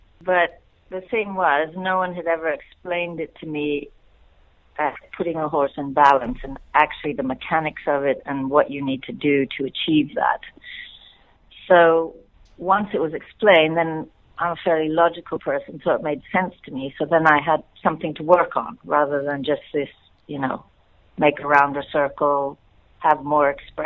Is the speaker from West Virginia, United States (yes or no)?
no; Hawaii, United States; I grew up in Hawaii. And at that time, there was nothing too formal. And so they had a cattle ranch. So I grew up riding Western and herding cattle.